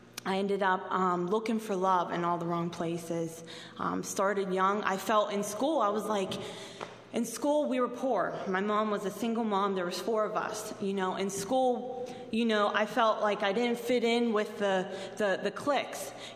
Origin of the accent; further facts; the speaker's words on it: Shaler, Pennsylvania, United States; I was raised in Shaler, and I'm pretty sure you guys know where Shaler is. It's a little bit north from here.